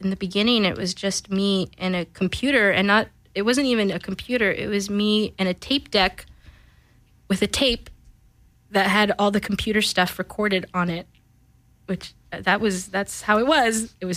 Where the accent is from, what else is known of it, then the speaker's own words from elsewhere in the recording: Palm Springs, California, United States; I'm from Palm Springs, California, born and raised.